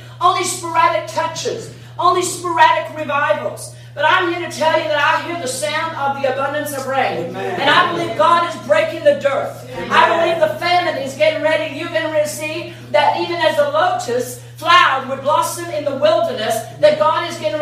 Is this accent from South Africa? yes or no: yes; South Africa; I'm South African. So I tell everybody I'm a black albino because nobody can believe I come from Africa and I'm white.